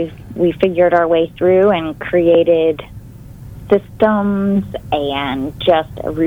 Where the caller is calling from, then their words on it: Maine, United States; And yes, I'm calling in from Maine. I woke up to 3 inches of fresh snow this morning.